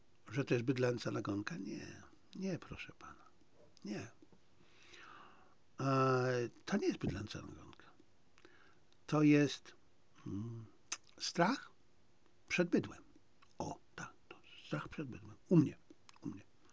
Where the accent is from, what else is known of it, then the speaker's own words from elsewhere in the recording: Lviv, Lviv Oblast, Ukraine; moja mamusia urodziła się we Lwowie. Ja jestem lwowiakiem, więc ja czuję te klimaty.